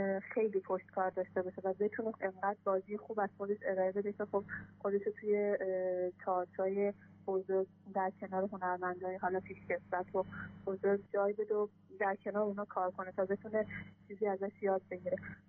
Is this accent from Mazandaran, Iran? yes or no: no; Semnan, Iran; از سمنان خدمتتون. متولد ایرانم و توی ایران به دنیا آمدم توی همون سمنان و اونجا بزرگ شدم و فعلا هم دانشجوی ترم آخر حقوق توی دانشجوی سمنان.